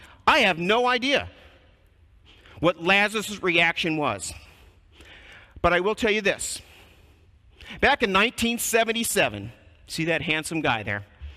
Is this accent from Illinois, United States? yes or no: yes; Danville, Illinois, United States; I went back to my hometown of Danville, Illinois. Danville is in a bowl.